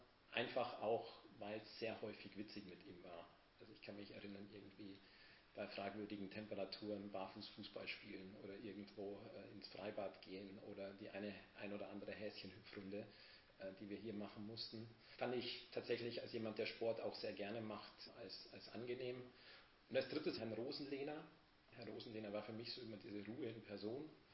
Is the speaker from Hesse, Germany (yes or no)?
no; Miltach, Bavaria, Germany; Das erste Mal auch weg zu sein aus meinem Heimatort, also aus Miltach.